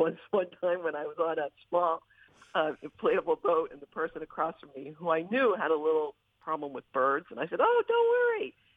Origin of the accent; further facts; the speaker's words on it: Sudbury, Massachusetts, United States; as a kid, I grew up outside of Boston in this place where there were a lot of woods and streams